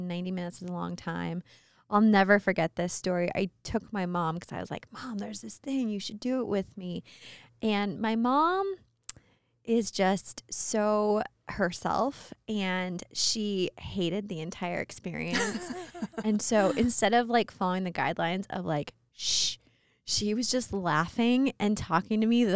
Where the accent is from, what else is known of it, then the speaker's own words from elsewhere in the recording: Boise, Idaho, United States; I'm a native Boisean. I don't know if that's appropriate, but I was born and raised in Boise, and I'm an Idaho enthusiast.